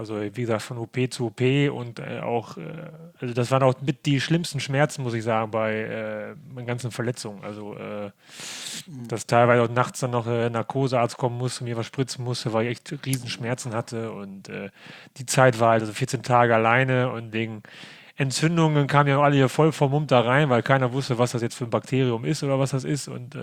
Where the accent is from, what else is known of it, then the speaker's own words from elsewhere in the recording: Osnabrück, Lower Saxony, Germany; born there; Ich bin in Osnabrück geboren, ich habe Familie da, meine Mutter wohnt da noch und mein Bruder und Verwandtschaft, Freunde.